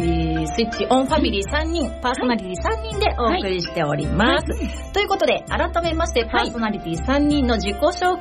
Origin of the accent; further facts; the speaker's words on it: Kawasaki, Kanagawa, Japan; 川崎生まれ川崎育ちの友達同士4人で、組んで、活動している川崎に住んでいる、人です